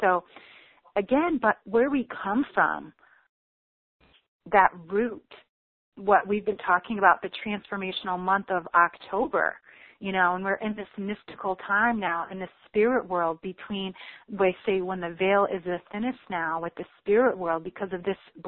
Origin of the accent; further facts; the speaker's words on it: Chicago, Illinois, United States; I was one of those people who was, oh, no, I'm not from there. I'm from Chicago. It's okay. When I was traveling in Europe, yeah, I'm from Chicago.